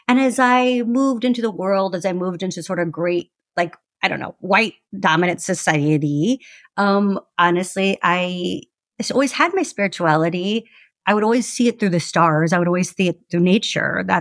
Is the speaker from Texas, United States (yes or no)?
yes; Texas, United States; I grew up like you in Texas, Tejana, and I've always been a spiritual person.